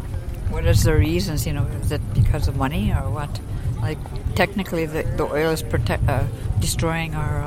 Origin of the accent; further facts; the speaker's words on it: Ontario, Canada; Ontario, Canada.